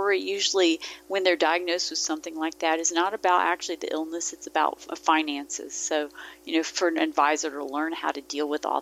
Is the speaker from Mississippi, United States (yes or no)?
yes; Mississippi, United States; I grew up in Mississippi. My dad was in the military. My family wasn't from there, but that's where we ended up.